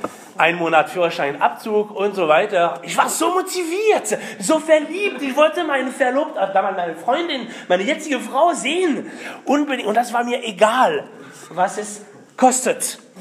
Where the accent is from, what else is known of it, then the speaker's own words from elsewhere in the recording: Brittany, France; German is a second language; now in Germany; Mein Akzent verrät, ich bin aus Frankreich, seit 99 in Deutschland.